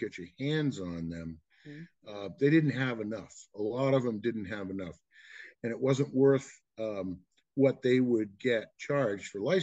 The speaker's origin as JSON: {"language": "English", "town": "Winchester", "region": "Massachusetts", "country": "United States", "tie": "born or raised there", "lives_now": "Kennebunk, United States", "said": "I grew up outside of Boston"}